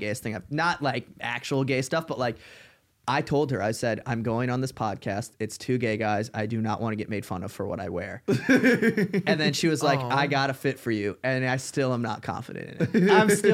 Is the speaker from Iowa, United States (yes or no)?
yes; Iowa, United States